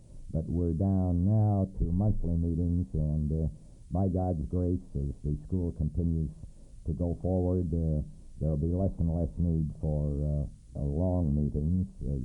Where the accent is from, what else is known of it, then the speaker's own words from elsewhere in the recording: Quincy, Illinois, United States; a pastor from Florida. I'm from Quincy.